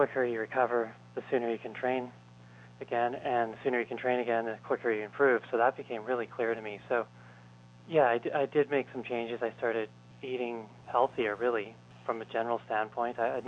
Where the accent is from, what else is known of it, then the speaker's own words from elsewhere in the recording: Canada; And as you know, growing up in Canada, most people start skating at around 5 or so